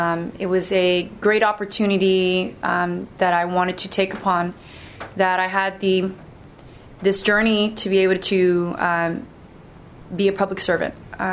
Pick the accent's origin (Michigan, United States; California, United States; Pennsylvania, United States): Pennsylvania, United States; born there; I am Vietnamese American, born outside of Philadelphia, Pennsylvania.